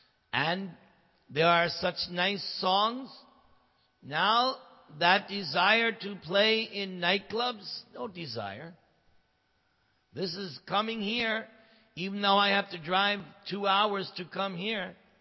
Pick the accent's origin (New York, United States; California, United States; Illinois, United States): California, United States; Los Angeles; I'm from the Los Angeles area, so I always like to give the example of, there's this one person, Kobe.